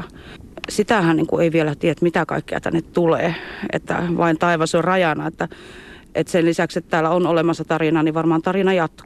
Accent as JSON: {"language": "Finnish", "town": "Kokkola", "region": "Central Ostrobothnia", "country": "Finland", "moved": "yes", "said": "mä oon itse Kokkolasta tänne muuttanut aikoinaan"}